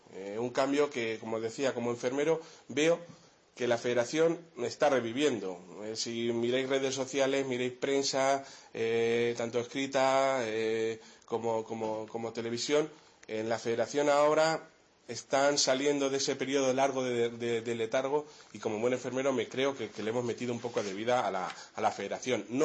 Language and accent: Spanish; Aldea del Rey, Castilla-La Mancha, Spain; soy natural de Aldea del Rey, de un pueblo de 2.000 habitantes de la provincia de Ciudad Real